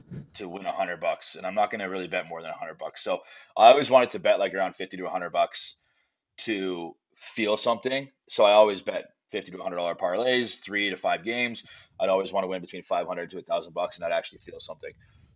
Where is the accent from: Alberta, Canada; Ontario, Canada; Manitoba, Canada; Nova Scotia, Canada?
Nova Scotia, Canada; Yarmouth; Yeah, so I started this journey in Nova Scotia. Day one was in Yarmouth, my hometown, and then this day two was Halifax and so on and so forth.